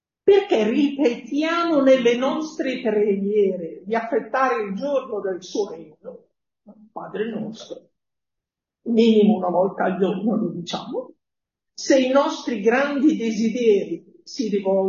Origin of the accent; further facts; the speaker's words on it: Bergamo, Lombardy, Italy; io sono di Bergamo e l'ho vissuto in diretta.